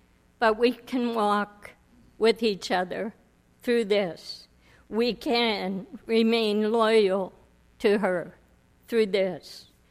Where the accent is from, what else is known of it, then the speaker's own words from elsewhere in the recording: Jamestown, Pennsylvania, United States; We grew up as neighbors in Jamestown, PA.